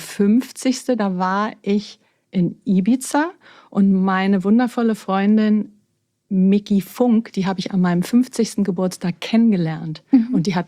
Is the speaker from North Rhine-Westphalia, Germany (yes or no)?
no; Berlin, Germany; Also ich bin ja gebürtige Berlinerin, so eine richtig echte Berliner Pflanze, bin am Kotti groß geworden